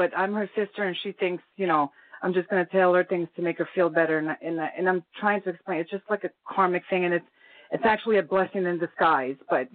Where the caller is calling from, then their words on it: New York, United States; New York.